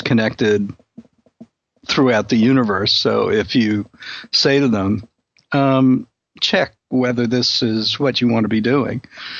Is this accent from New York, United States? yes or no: yes; Brooklyn, New York, United States; I can't say I grew up in Brooklyn because I've never grown up, but when I was a kid in Brooklyn